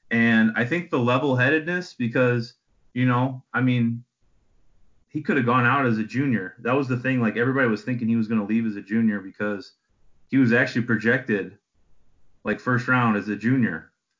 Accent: Midwest, United States; And growing up in the Midwest, the Rose Bowl is all you hear about.

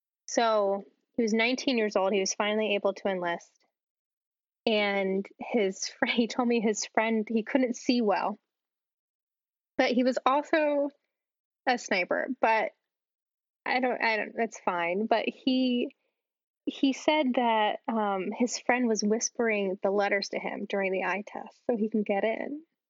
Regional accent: Connecticut, United States; like me and my classmates just like shouting like, oh my gosh, like we're from Connecticut.

